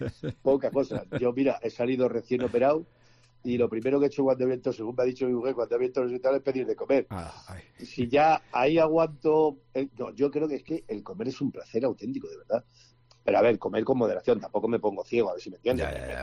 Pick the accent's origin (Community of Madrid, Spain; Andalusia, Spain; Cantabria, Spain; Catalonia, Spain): Community of Madrid, Spain; Madrid; Yo soy de La Corrala, de la calle Tribulete, de Lavapiés.